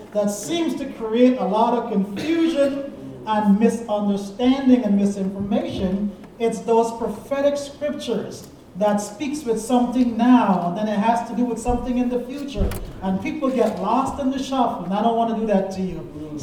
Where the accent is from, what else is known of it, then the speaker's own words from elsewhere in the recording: Guyana; as a young child growing up in Guyana, of course, it's very evangelical